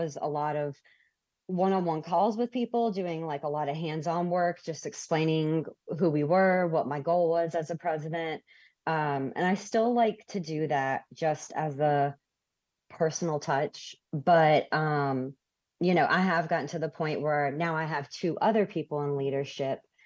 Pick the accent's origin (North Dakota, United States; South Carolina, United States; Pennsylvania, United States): South Carolina, United States; Myrtle Beach; Since I grew up in Myrtle Beach and kind of just have stayed in the area since then, I have a lot of connections